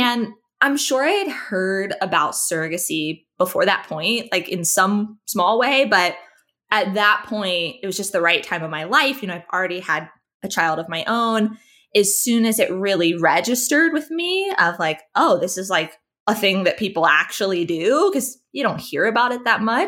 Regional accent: Tennessee, United States; I'm from Tennessee.

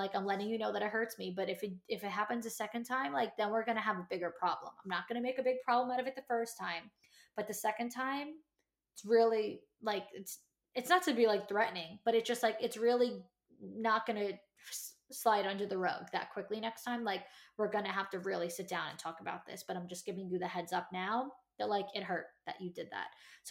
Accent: New York, United States; I'm from New York. I've been to Italy.

